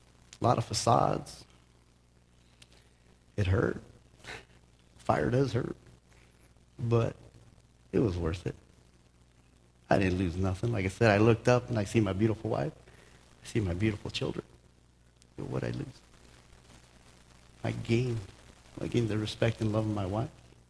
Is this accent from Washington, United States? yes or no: yes; Toppenish, Washington, United States; And I grew up in Toppenish